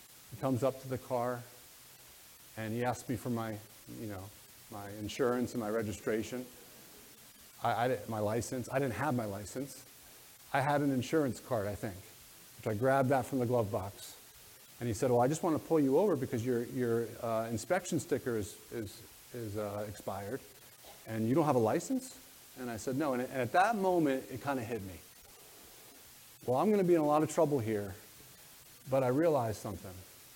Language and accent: English; New Jersey, United States; also born or lived in Lancaster; I should have known that growing up in New Jersey. But we lived in Lancaster, in Pennsylvania